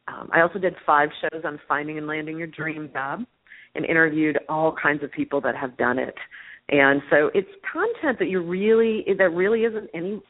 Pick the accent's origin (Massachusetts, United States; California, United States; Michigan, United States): Michigan, United States; Flint; born there; I mean, I was born in Flint, Michigan, and believed that I made enough